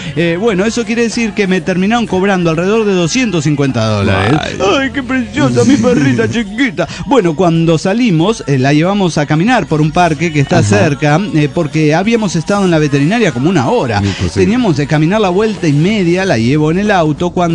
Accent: Argentina; now in Kansas, United States; Me mudé de Argentina a Kansas, Estados Unidos de Norteamérica, hace 15 años.

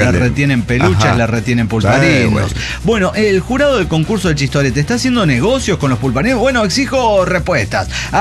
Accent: Salta, Argentina; Soy el … de Salta, Argentina.

